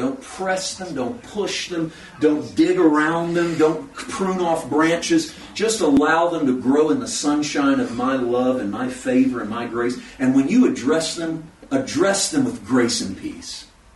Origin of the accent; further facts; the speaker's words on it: Missouri, United States; now in Castaic, United States; I got a little orange tree in my backyard in Castaic. I've never had an orange tree in my life. Born and raised in Missouri.